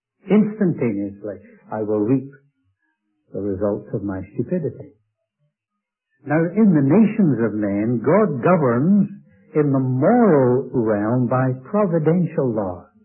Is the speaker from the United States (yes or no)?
no; United Kingdom; And though I come from Britain, and I guess that's no secret